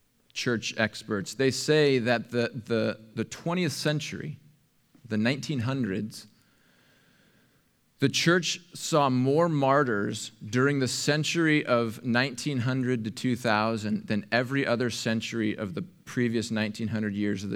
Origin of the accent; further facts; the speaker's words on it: United States; I have sat before persecuted brothers and sisters and taught the book of Acts, and I feel weird as an American doing it.